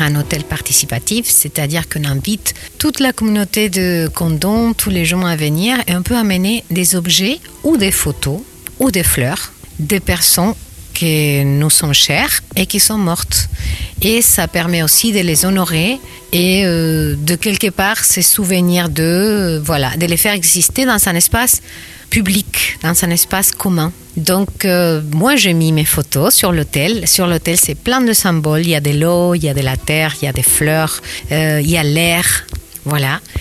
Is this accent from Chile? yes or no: yes; Chile; Bonjour, je suis originaire du Chili.